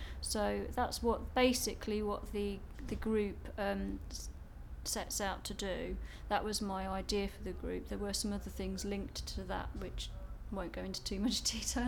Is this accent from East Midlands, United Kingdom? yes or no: yes; Lincoln, East Midlands, United Kingdom; I'm 33 years old, and I'm from Lincoln in Lincolnshire, England.